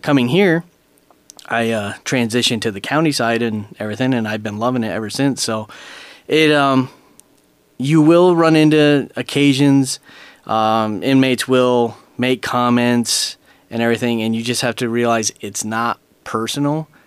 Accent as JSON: {"language": "English", "region": "New York", "country": "United States", "tie": "born or raised there", "said": "Okay, so I come from New York originally. I am not from here. My wife is. My wife's from this area. And before we moved down here, I was born and raised in New York."}